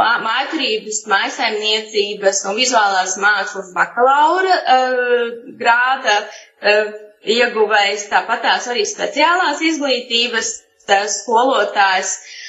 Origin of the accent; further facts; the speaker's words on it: Zebrene, Dobele Municipality, Latvia; Jā, es pati nāku no Zebrenes, tā kā esmu dzimusi un augusi Zebrenē